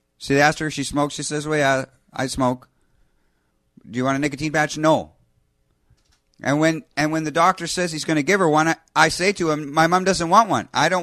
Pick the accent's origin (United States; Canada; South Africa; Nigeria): Canada; Being Canadian, we can take some pride in our affordable healthcare system